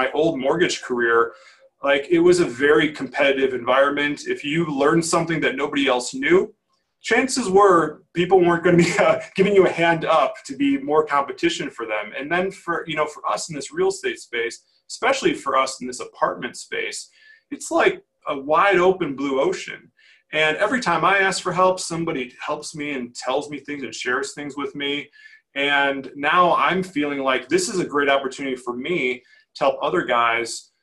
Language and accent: English; Chicago, Illinois, United States; We're doing a JV of a 50-unit apartment building here in my hometown of Chicago